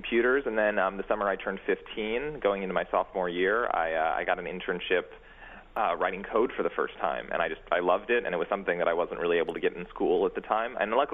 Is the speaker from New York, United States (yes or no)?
yes; New York City, New York, United States; I am, yeah. Yeah, born and raised on the Upper West Side.